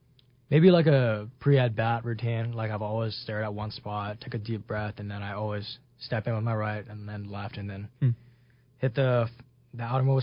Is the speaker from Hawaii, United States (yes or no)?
yes; Hawaii, United States; So I grew up in Hawaii, just played throughout my high school, and then got recruited, and I went to Northern Colorado.